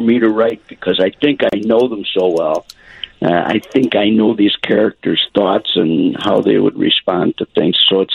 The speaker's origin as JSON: {"language": "English", "region": "Illinois", "country": "United States", "tie": "born or raised there", "also_born_or_lived": "Chicago", "said": "I was born in Rogers Park till about fourth grade."}